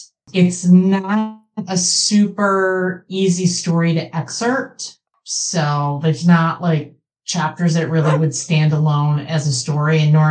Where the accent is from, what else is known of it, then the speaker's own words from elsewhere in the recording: Michigan, United States; I'm originally from Michigan, so I will be doing readings in the Philadelphia area, hopefully D.C., other Maine, maybe Chicago